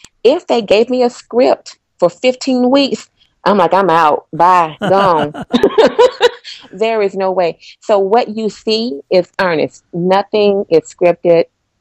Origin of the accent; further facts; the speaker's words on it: Chattanooga, Tennessee, United States; moved away as an adult; also born or lived in Atlanta; I'm born and raised Chattanooga, Tennessee, but I'm coming here from Atlanta, Georgia. So I lived in Atlanta probably about 13, 14 years.